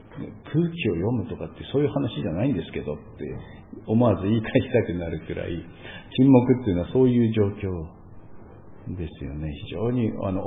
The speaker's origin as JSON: {"language": "Japanese", "region": "Akita", "country": "Japan", "said": "私は東北人、秋田県人なんですけども、"}